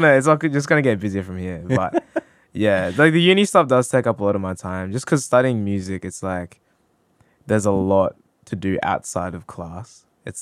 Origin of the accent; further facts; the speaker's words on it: Fiji; And I was like, oh, okay, maybe you're like Fiji Indian. I'm Fiji Indian.